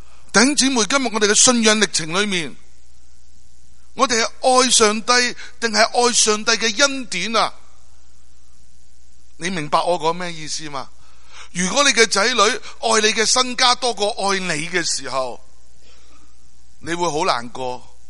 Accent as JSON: {"language": "Chinese", "country": "China", "said": "我爱我的国家，我是中国人，我爱我的同胞。"}